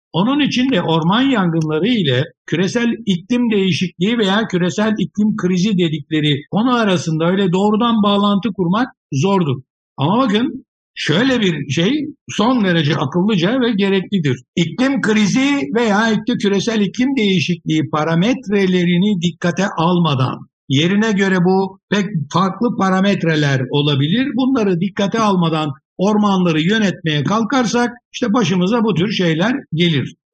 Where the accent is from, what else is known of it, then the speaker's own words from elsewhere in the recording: İzmir, Turkey; Ben İzmirliyim. Çocukluğumda hatırlarım.